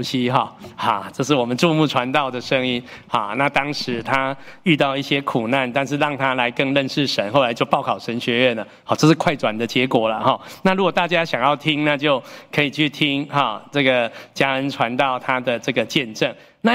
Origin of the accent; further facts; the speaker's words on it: Taiwan; 那我是跟他说因为我是台语环境长大，我觉得很亲切啊